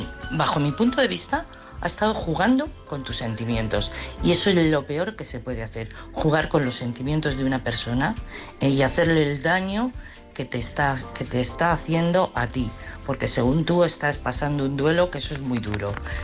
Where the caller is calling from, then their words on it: Madrid, Community of Madrid, Spain; de Madrid.